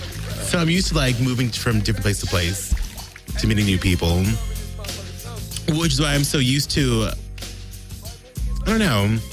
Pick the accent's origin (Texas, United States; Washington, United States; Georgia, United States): Washington, United States; born there; also born or lived in moved around a lot; Growing up, I was born in Washington State.